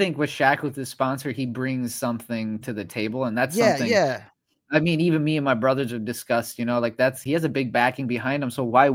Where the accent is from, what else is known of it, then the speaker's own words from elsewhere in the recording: Midwest, United States; Yeah, and again, I'm from the Midwest